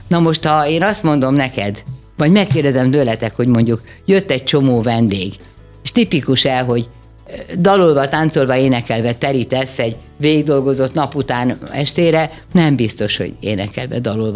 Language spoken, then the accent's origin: Hungarian; Hungary; azért magyar vagyok, és itt élek